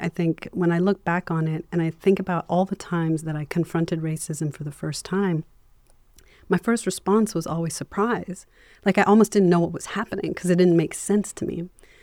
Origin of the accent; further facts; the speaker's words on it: Lusaka, Lusaka Province, Zambia; born there; I was born in Zambia, in Lusaka, in 1980, and I'm mixed race. My father's British. He's now a Zambian citizen, but he's white. My mom was Black.